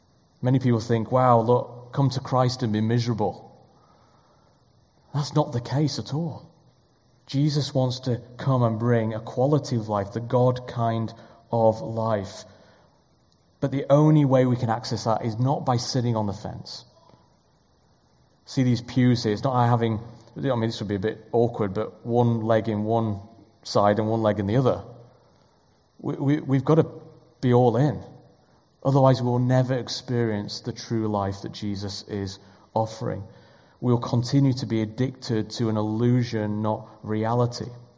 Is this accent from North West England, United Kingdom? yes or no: no; Yorkshire and the Humber, United Kingdom; And as a Yorkshireman, growing up, I always had a slice of bread with every meal.